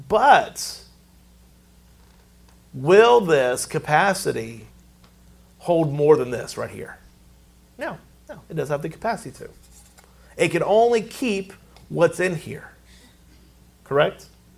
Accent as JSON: {"language": "English", "region": "Virginia", "country": "United States", "lives_now": "New Orleans, United States", "said": "I mean, I'm from Virginia, you know, rural town Virginia. Been there all my life at that time."}